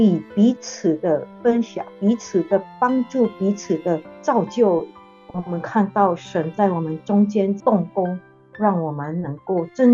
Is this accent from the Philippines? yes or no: yes; Philippines; 起初我是从菲律宾来的，所以今年的年初我就回去菲律宾